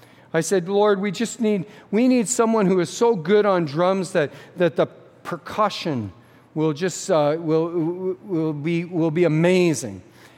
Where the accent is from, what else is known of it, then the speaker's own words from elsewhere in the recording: Quebec, Canada; Well, I'm from Quebec.